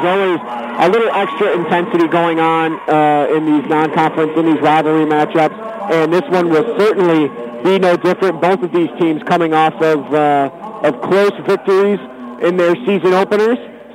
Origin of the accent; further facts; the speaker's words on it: Rochester, New York, United States; I'm not from Long Island. I'm from Rochester. I will fully disclose that.